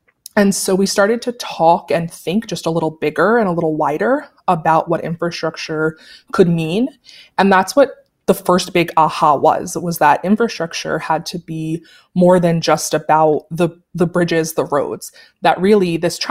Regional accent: New York City, New York, United States; Growing up in New York City, you know, you take the subways

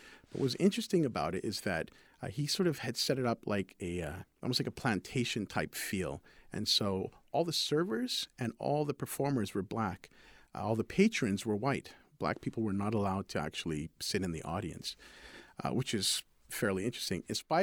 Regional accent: Edmonton, Alberta, Canada; also born or lived in England; So I'm from Edmonton originally, born in England, to Caribbean parents. And basically, I had been here most of my life

